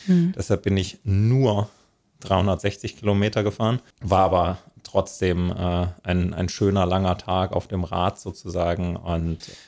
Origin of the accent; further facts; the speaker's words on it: Spain; Ich komme aus Spanien